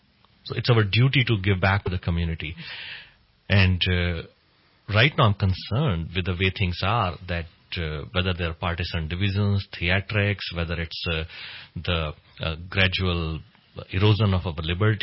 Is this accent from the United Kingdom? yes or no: no; India; moved away as an adult; now in United States; I was born in India. And 24 years ago, I came to America with $100 in my pocket and a dream that my daughter would have a better life and will live in a better place.